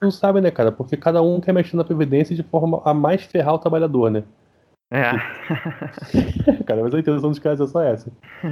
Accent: Rio de Janeiro, Brazil; eu sou nascido e criado em Realengo, eu moro na Praça Seca, já morei em Oswaldo Cruz, já morei na Sulacap, conheço o Jacarepaguá todo, trabalhei muito tempo no centro

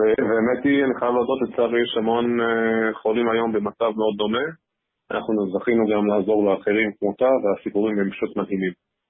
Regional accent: New York, United States; Hebrew is a second language; moved away as an adult; now in Israel; אני במקור אמריקאי, גדלתי בניו יורק, התחלתי שם בעבודה. ב-2008 עברתי לישראל עם גולדמן סאקס.

